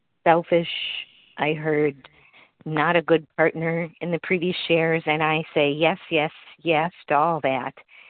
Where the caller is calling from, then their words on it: Massachusetts, United States; I'm calling from Massachusetts.